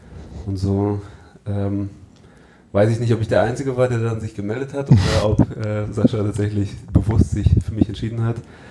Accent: Hesse, Germany; meine kleine Heimatstadt, wo ich aufgewachsen bin, bei Frankfurt, gibt es halt ein … Festival.

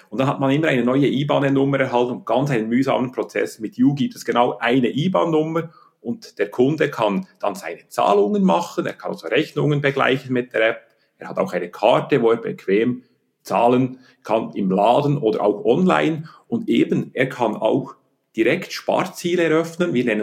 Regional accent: Bern, Switzerland; Ich bin in Bern aufgewachsen

